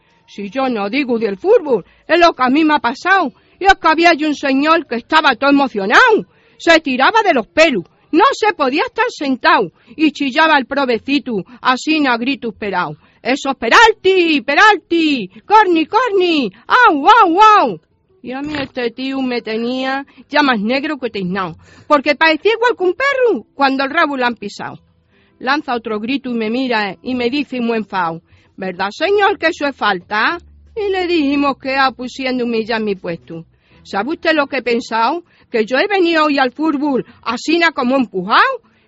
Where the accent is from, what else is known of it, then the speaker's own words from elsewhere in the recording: Extremadura, Spain; moved away; mi padre Extremadura lo llevaba muy dentro. Y eso me lo transmitió a mí. Yo soy muy, muy extremeña. He estado 36 años fuera, pero siempre, siempre echa mucho de menos a mi tierra y a mi gente.